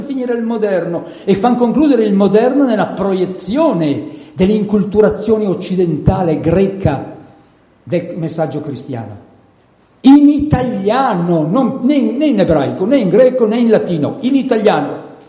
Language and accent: Italian; Milan, Lombardy, Italy; Noi milanesi